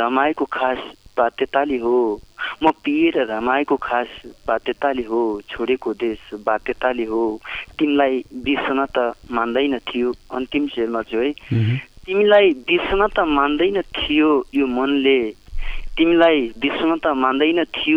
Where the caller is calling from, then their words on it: Dailekh, Karnali Province, Nepal; दैलेखको सातला 28 नगरपालिकादेखि